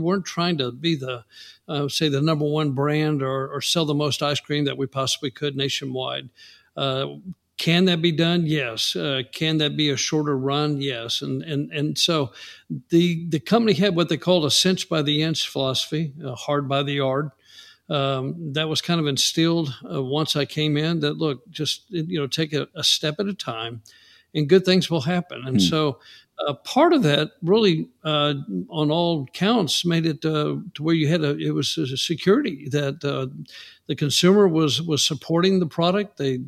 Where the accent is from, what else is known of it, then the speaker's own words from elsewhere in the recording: San Antonio, Texas, United States; I grew up in San Antonio, and we still didn't have it in San Antonio.